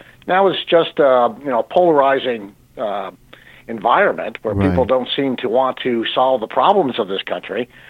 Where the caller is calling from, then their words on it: Washington, District of Columbia, United States; Washington, D.C.